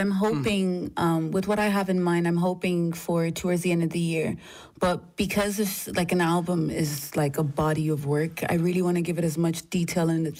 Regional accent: Tullamore, County Offaly, Ireland; growing up in Tullamore and with the small church that we had set up, it was a Pentecostal church.

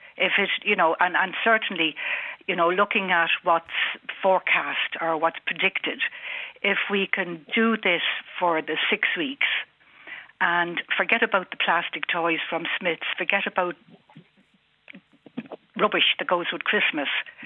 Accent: Dublin, Leinster, Ireland; moved away as an adult; I'm from Dublin myself, down here for about 4 decades.

